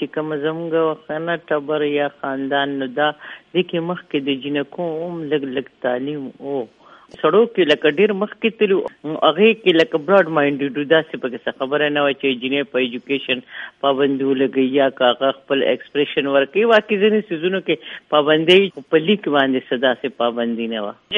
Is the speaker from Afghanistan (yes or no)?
no; Mardan, Khyber Pakhtunkhwa, Pakistan; زه د مردان یم, زه هلته پیدا شوی یم